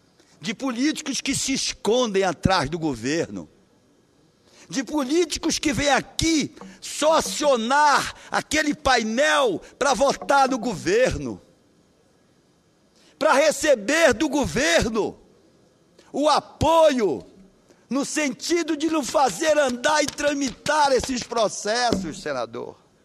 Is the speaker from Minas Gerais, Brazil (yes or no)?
no; Pará, Brazil; de um homem da minha terra que ficou rico, milionário, à custa do povo da minha terra. Olhem, meu querido Pará